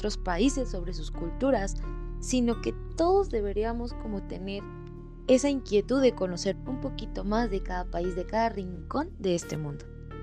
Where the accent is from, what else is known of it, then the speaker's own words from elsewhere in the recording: Mexico; porque nosotros somos mexicanos, solamente podemos festejar nuestras tradiciones como es el Día de Muertos.